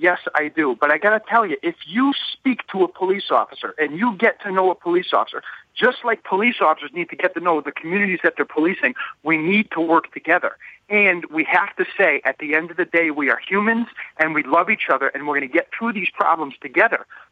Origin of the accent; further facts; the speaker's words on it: Massachusetts, United States; Now I'm a homicide investigator, and I'm from Massachusetts.